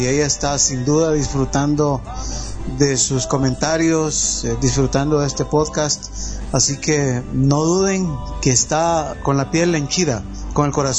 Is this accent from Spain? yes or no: no; Honduras; Para nosotros es también, como hondureño, es una oportunidad para trascender fronteras